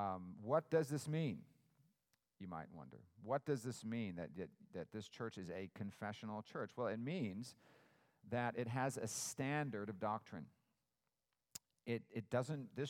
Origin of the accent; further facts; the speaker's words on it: Cupertino, California, United States; These creeds I grew up reciting as a kid growing up in Northern California in Silicon Valley. I grew up about a mile from Hewlett-Packard, and I went to Cupertino High School, about a block from Apple Computers